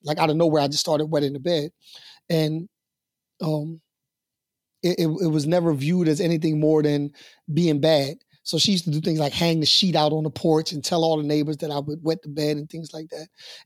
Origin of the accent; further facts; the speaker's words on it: Camden, New Jersey, United States; So I'm from Camden, New Jersey, and I grew up in Camden, New Jersey at a time where Camden was the most violent city in America.